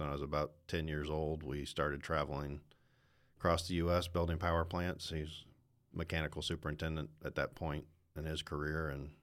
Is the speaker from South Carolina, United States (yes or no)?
yes; Charleston, South Carolina, United States; Oh, I was a little kid, toddler, growing up in the Charleston area.